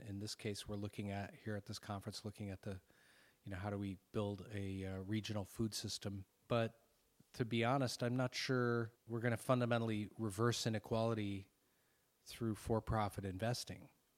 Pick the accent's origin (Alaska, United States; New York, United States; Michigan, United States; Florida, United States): Michigan, United States; Detroit; I think I was affected as a young person growing up in the Detroit area